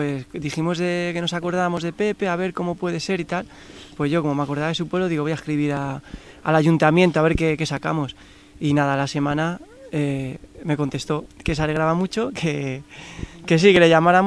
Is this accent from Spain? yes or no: yes; Candeleda, Castile and León, Spain; Yo siempre hablaba de mi pueblo, de Candeleda